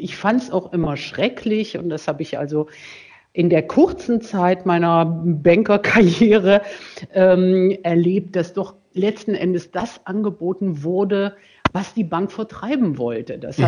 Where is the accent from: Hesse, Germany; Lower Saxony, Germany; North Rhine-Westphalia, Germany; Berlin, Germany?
Hesse, Germany; now in Rhine-Main area, Germany; bin dann aus persönlichen Gründen wieder zurück in den Großraum Kassel, wo ich herstamme